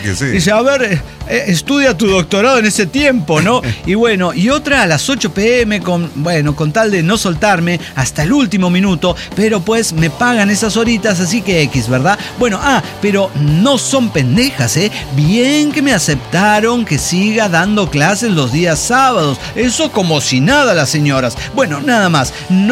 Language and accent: Spanish; Sonora, Mexico; es que yo soy de Sonora, ahí es así.